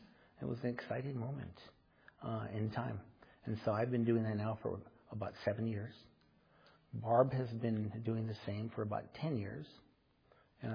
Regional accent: Los Angeles, California, United States; I think I already told you I'm from Los Angeles, California, and didn't grow up in a very good area.

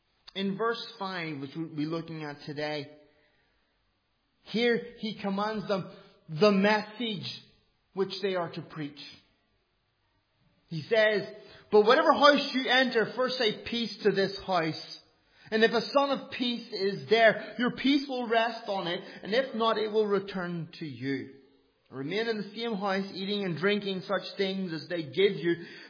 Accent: Ireland; I told you I'm an Irishman. And for me, not greeting people is really rude.

